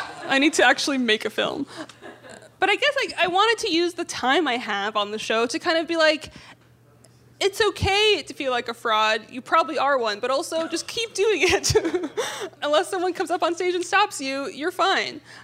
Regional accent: Syria; first language Arabic; English is a second language; even though Arabic was my first language and I'm Syrian, I'm like, am I Syrian enough?

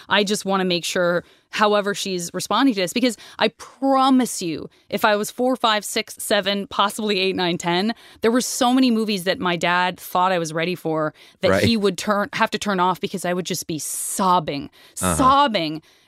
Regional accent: United States; But because I'm American, bear with me.

